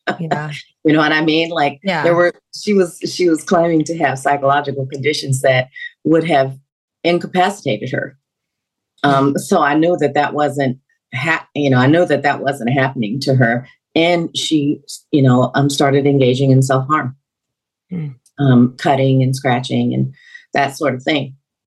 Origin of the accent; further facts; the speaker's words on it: Houston, Texas, United States; solicited the help from some of my relatives, some of my distant relatives that live in my hometown of Houston.